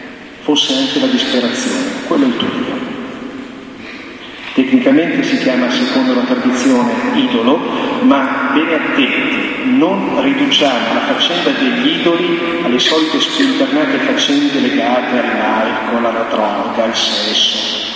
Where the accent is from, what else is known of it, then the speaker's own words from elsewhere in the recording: Lombardy, Italy; now in Turin, Italy; vengo dalla provincia di Varese, sono stato qui un pochino a Monza e adesso sono a Torino in parrocchia. Sono un frate minore